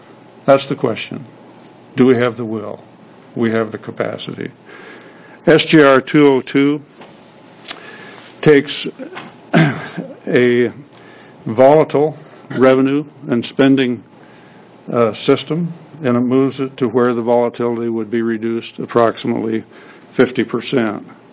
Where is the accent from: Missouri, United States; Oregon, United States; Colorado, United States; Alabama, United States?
Oregon, United States; Lebanon; I represent District 8, which is Albany, Lebanon, or excuse me, Lebanon, my hometown, Albany, Corvallis area of the state.